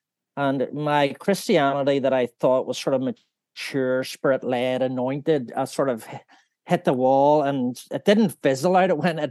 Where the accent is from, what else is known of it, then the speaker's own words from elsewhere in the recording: Belfast, Northern Ireland, United Kingdom; I'm from Belfast in Northern Ireland, and I was born an increasing number of years ago. It's getting scary. But yeah, I grew up in a family of five, right when the troubles were kicking off